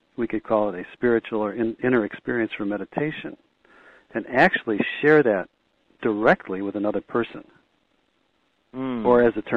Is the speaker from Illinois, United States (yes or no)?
yes; Chicago, Illinois, United States; I'm from Chicago, so any excuse to go to California, I jump on anyway.